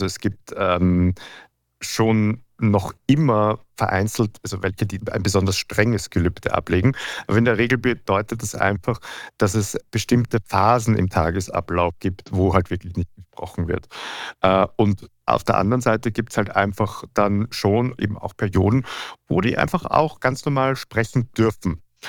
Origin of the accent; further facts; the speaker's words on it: Vienna, Austria; in der Nähe von meiner Heimatstadt Wien, ein besonders großes.